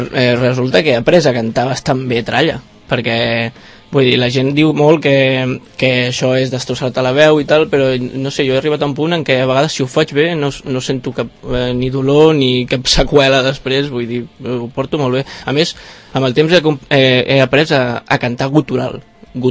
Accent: Sant Cugat del Vallès, Catalonia, Spain; now in Rubí, Spain; jo he estat tota la vida aquí, després fa uns anys que em vaig mudar a Rubí, però sí, soc de Sant Cugat.

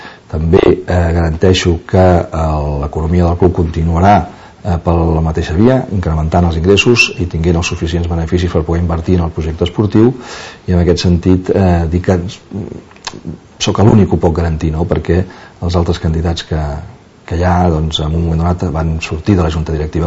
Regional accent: Catalonia, Spain; no és que tinguem que fer una cosa especial per dir que som catalans, perquè ho som. Som de mena

